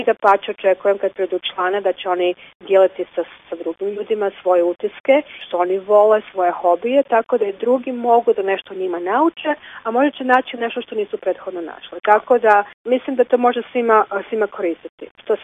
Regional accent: Croatia; Mi smo Hrvati ipak

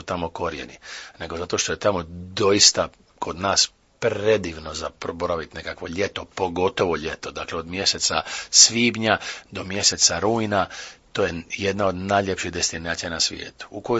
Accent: Split, Split-Dalmatia County, Croatia; Ja sam Splićan, ja sam rođen Dalmatinac, majka, otac, baka, djeda, svi su mi iz Dalmacije.

